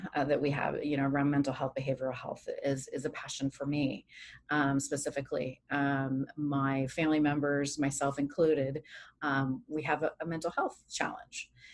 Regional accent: Los Angeles, California, United States; now in Washington, United States; So I was born and raised in Los Angeles. I'm not a native of Washington, but I've been in Washington now for almost 10 years now

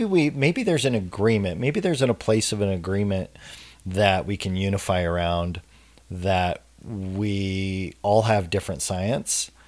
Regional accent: Salem, Oregon, United States; And being, you know, growing up in the Salem, Portland area, half of my upbringing, I, you know, have an affinity for that community.

